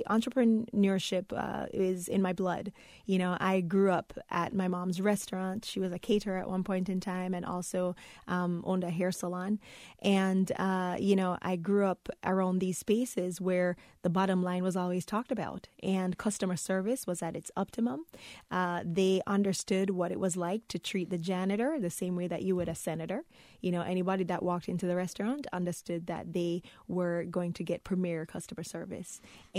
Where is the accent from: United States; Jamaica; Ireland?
Jamaica; Growing up in Jamaica was a fun experience. You know, I constantly think about it as being an island girl.